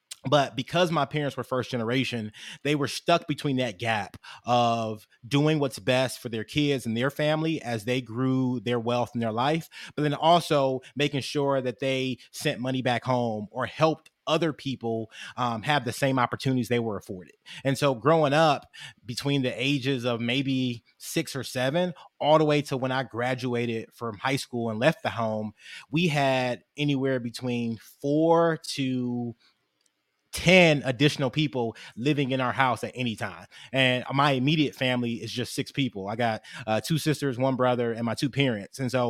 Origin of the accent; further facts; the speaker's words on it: Detroit, Michigan, United States; born and raised in Detroit, Michigan, on the east side of Detroit, between Chalmers and Hayes on a street called Flanders.